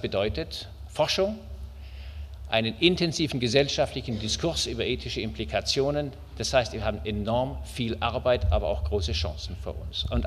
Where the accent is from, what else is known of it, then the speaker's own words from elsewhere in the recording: Berlin, Germany; Als Berliner muss ich noch einmal zum Thema Prävention zurückkommen.